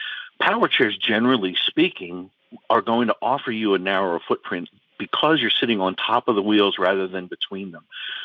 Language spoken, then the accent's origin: English; Pennsylvania, United States; And I'm born and raised in the Northeast. I'm right outside of Philadelphia.